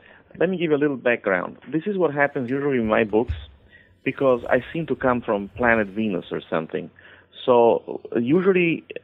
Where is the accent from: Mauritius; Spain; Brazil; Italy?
Italy; English is a second language; moved away as an adult; also born or lived in California / Miami; now in United States; And I hail from Italy originally, but at 20 I came to the States. I went to California at the University of Southern California, cinema production. And then I've been living in Miami and now in the Washington area.